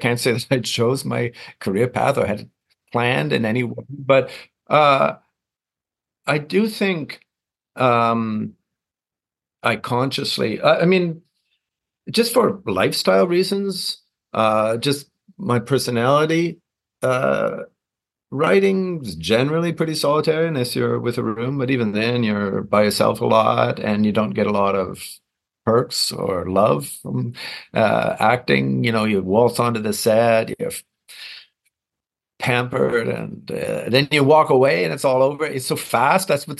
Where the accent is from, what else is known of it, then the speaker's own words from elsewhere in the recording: Toronto, Ontario, Canada; I grew up in Toronto, Canada